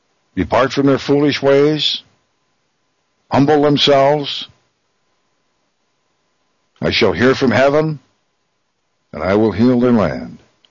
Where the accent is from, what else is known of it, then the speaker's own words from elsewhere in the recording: United States; Because we, as American citizens, are not standing up and saying this far and no further.